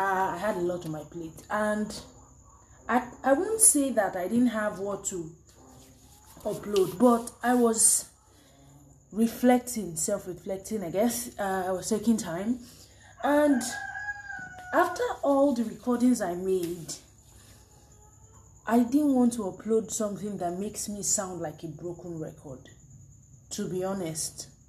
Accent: Nigeria; But then I'm a Nigerian. What do you expect?

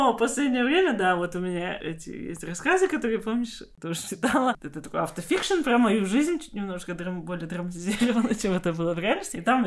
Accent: Kazakhstan; first language Kazakh; Russian is a second language; можно же обо всем писать на казахском. О вязании, о сериалах, об отношениях, о любви. И, ну, типа, это просто язык. Ну, мой родной язык.

